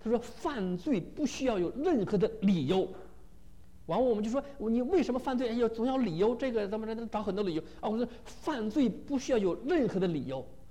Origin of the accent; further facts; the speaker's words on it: China; 我小的时候，我跟着我的母亲下放到农村，所以我从小是农村长大的。